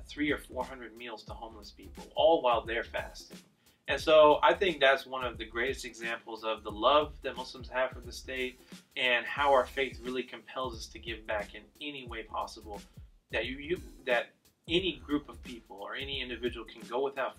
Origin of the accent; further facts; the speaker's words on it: Oklahoma, United States; You get on the metro, and I'm from Oklahoma.